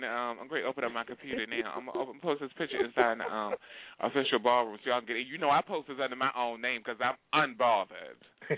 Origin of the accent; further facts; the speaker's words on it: Baltimore, Maryland, United States; now in New York, United States; And I said, I'm from Baltimore. He was like, oh, okay. He said, so what are you doing here? I said, well, I live here in New York.